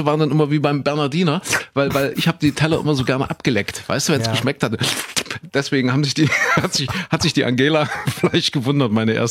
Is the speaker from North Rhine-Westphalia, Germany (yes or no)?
no; Saxony-Anhalt, Germany; ich bin in Sachsen-Anhalt zur Schule gegangen, da war es auch so